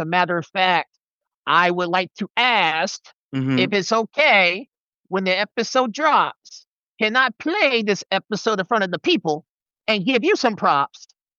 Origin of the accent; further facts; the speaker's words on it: Missouri, United States; I'm going to do one in Missouri, my home state.